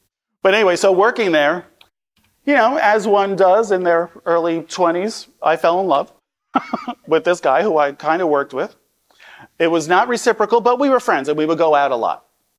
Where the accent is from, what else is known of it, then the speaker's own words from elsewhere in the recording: New York City, New York, United States; So I grew up in Staten Island, New York City, you know that. Conservative, religious parents, right? Fundamentalist. Plymouth Brethren was the name of the denomination.